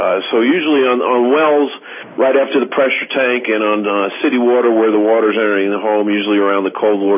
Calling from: Colorado, United States; I'm speaking actually from Colorado.

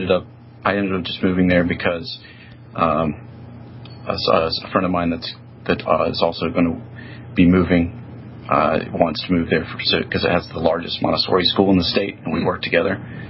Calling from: Baton Rouge, Louisiana, United States; I'm calling from Baton Rouge, Louisiana.

